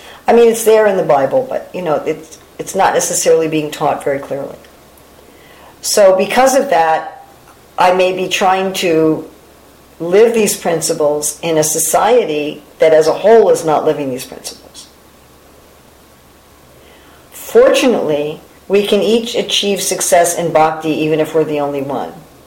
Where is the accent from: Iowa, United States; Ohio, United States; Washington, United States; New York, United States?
New York, United States; Manhattan; Yeah, I was born and raised in Manhattan.